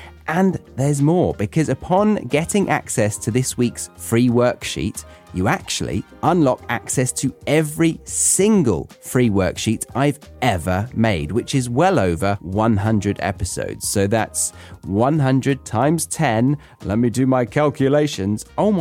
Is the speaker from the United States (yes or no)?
no; United Kingdom; But hey, that is kind of a stereotype of being British, right? Complaining and never being overly satisfied with life.